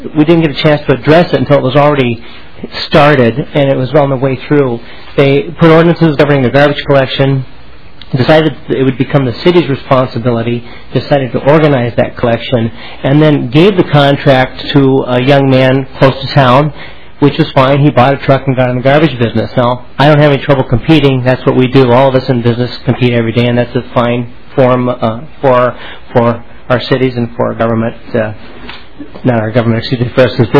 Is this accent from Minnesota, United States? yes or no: yes; Willmar, Minnesota, United States; Mr. Chair … I'm from Wilmer, Minnesota, and I'm the owner of West Central Sanitation.